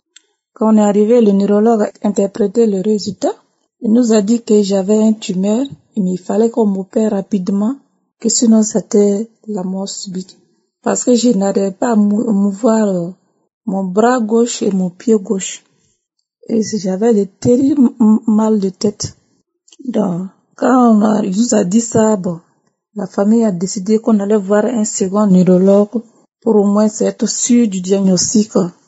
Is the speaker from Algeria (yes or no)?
no; Burkina Faso; de l'émission Kangoka. Je suis une Burkinabé vivant au Burkina Faso.